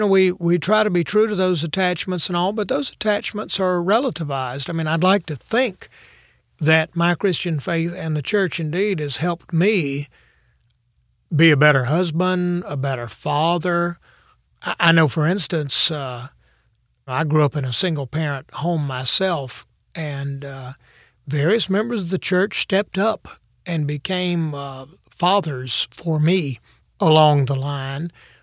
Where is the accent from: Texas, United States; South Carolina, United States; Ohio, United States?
South Carolina, United States; lady, I'm from South Carolina. I can show you fanaticism.